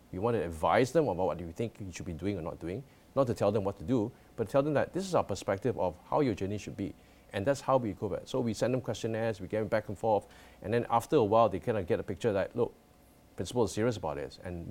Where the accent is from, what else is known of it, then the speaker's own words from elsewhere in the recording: Malaysia; I'm Malaysian